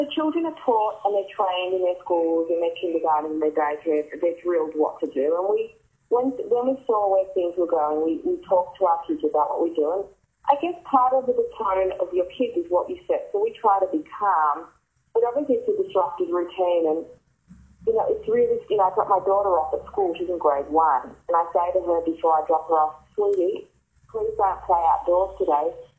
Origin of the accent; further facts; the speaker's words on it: Melbourne, Victoria, Australia; And I grew up in Melbourne. So growing up in Melbourne, I experienced the occasional anti-Semitic slur on the street. And going to a Jewish day school